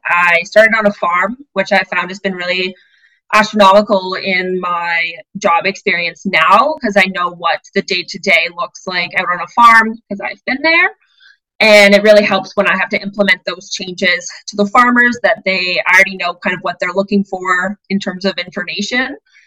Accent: Ontario, Canada; So I'm actually from Ontario.

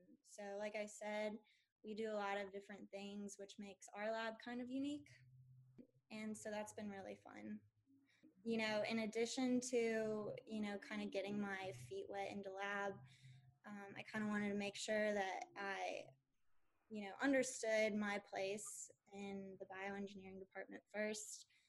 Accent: Midwest, United States; You know, I'm from the Midwest, so coming out east, it was a big deal.

